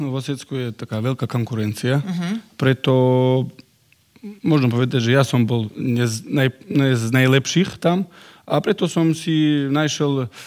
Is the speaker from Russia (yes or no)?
yes; Vladikavkaz, North Ossetia–Alania, Russia; now in Slovakia; Doma v Vladikavkáze. Akože my, no nie na Slovensku, ale zo Slovenska prišlo veľa ľudí ku mne na svadbu.